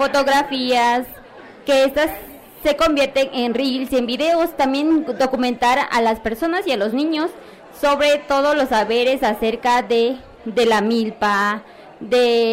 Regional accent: Santa Cruz Pueblo, Campeche, Mexico; Vengo de la comunidad de Santa Cruz Pueblo, del municipio de Calquiní, del estado de Campeche.

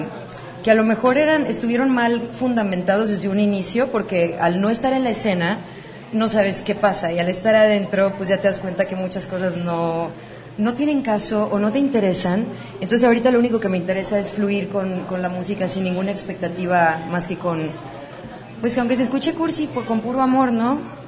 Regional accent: Guadalajara, Jalisco, Mexico; aquí es mi ciudad natal

